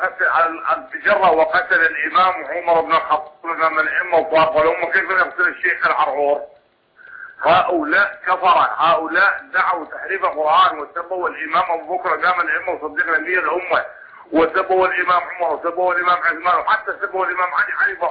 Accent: Iraq; ترجع قول كلمة الإمام عندنا في العراق

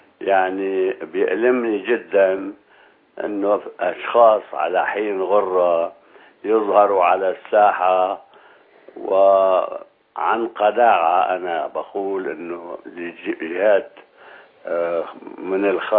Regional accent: Aleppo, Aleppo Governorate, Syria; يا سيدي أنا يعني بخجل عندما أقول أنه أنا من أبناء حلب،

